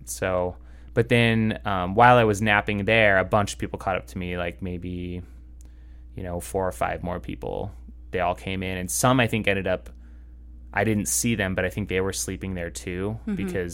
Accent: Phoenix, Arizona, United States; I'm like, I'm from Phoenix. I should be fine.

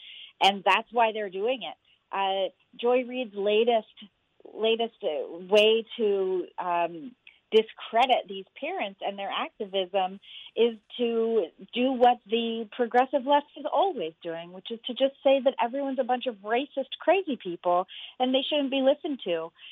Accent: Massachusetts, United States; also born or lived in Philadelphia; I grew up in Massachusetts, and I learned more American history about the Revolutionary War that happened in Boston than literally any other American history at all, you know? And when I moved to Philadelphia

